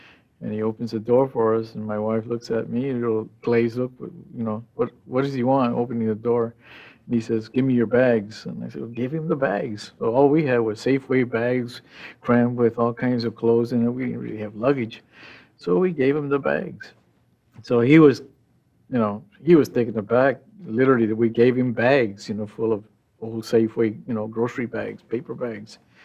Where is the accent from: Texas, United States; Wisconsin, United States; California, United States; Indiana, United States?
California, United States; Well, you know, I was born and raised in the San Joaquin Valley. And we worked, and I was a farm worker. My father was a farm worker and Mexican from Michoacan.